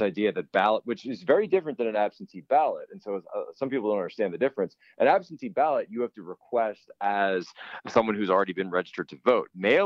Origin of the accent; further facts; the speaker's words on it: Pennsylvania, United States; Now, other states, my home state of Pennsylvania held their primary.